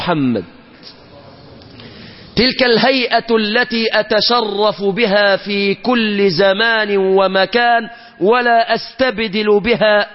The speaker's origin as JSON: {"language": "Arabic", "country": "Egypt", "said": "في بلادنا مصر"}